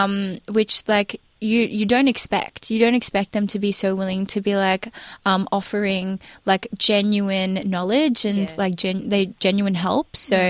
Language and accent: English; Australia; You know, I grew up in Australia, and, like, I guess, like, when you grow up in Australia, you have to really try and be in touch with your roots